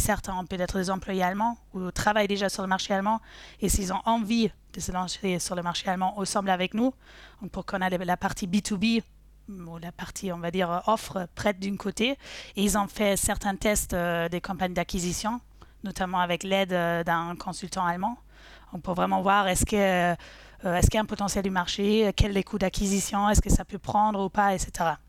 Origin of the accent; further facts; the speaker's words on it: France; parce qu'on est français